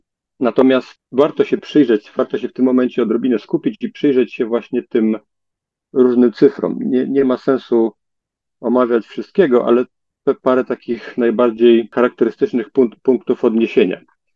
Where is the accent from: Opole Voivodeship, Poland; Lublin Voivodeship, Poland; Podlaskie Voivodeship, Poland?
Lublin Voivodeship, Poland; Lublin; Ja jestem z Lublina, więc to najbardziej mnie interesuje.